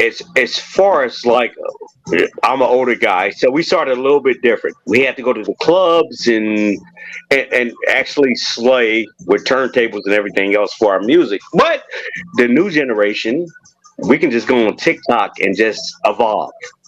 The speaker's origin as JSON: {"language": "English", "town": "Gary", "region": "Indiana", "country": "United States", "said": "because we're from Gary, Indiana."}